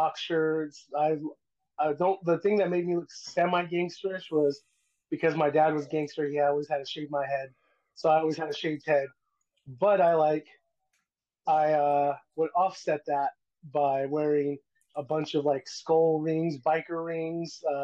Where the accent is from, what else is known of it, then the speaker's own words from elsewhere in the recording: California, United States; Well, I grew up mainly in California. We moved all around, place to place.